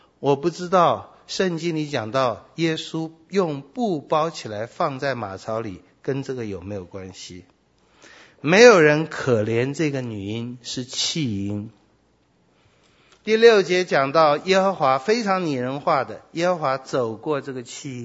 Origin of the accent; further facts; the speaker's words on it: China; 波斯人跟我们中国人这点非常相似，我们是一个非常注重历史的国家